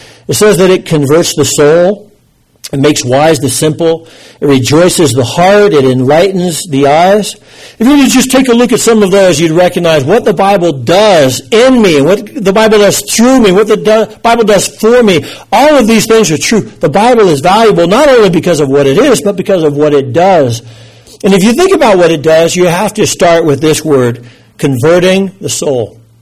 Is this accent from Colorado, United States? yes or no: yes; Colorado Springs, Colorado, United States; I was so grateful to get back to Colorado Springs. I could live in my hometown, be in my home church area.